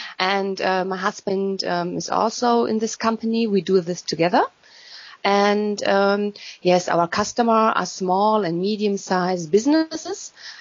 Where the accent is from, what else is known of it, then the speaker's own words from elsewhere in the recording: Germany; English is a second language; like you say, I'm from Germany.